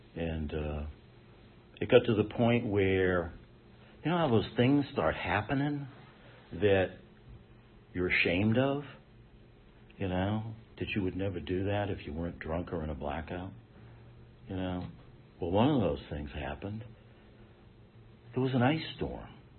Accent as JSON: {"language": "English", "region": "Massachusetts", "country": "United States", "tie": "born or raised there", "said": "But anyway, I went back to my hometown of Massachusetts."}